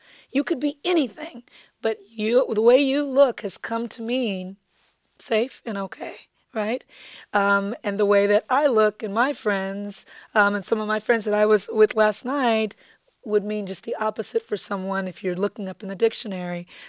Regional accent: Compton, California, United States; And I grew up in Compton, which was not just a black space. Compton, Linwood, Long Beach, Southgate. It was black and brown.

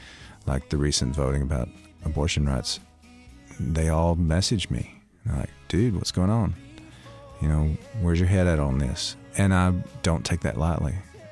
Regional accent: Alabama, United States; it was just a direct comment on the whole idea of making America great again, because I'm from Alabama.

